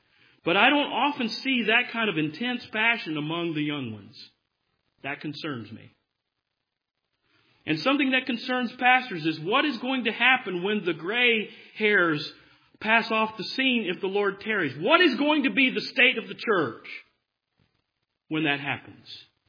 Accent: the South, United States; as a Southerner, I like Yankees in the way they approach it.

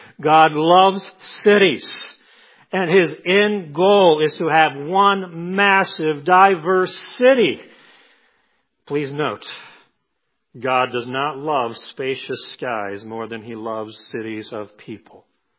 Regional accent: Oklahoma, United States; although I love my hometown, Oklahoma, and my home state.

